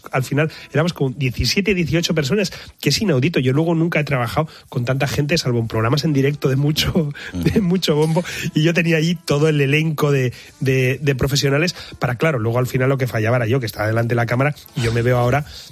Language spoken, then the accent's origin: Spanish; Asturias, Spain; soy asturiano y soy muy cabezota